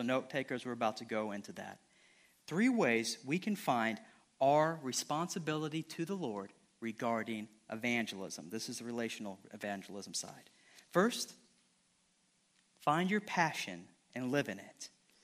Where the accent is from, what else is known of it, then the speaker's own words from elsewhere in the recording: Rantoul, Illinois, United States; I'm from Rantoul, Illinois, as a group of friends from Rantoul.